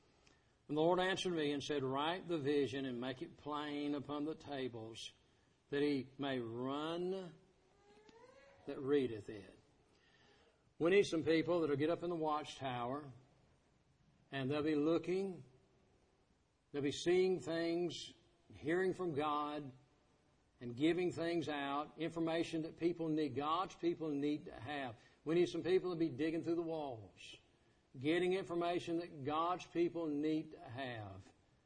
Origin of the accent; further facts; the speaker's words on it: the South, United States; Well, here, I'm from the South. My home was not far away. I was in a relatively good, I use that word relative, but relatively good Southern Baptist church.